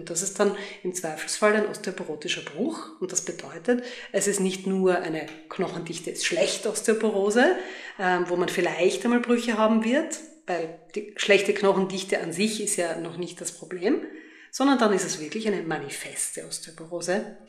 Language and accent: German; Graz, Styria, Austria; willkommen auch von meiner Seite hier in meiner Heimatstadt in Graz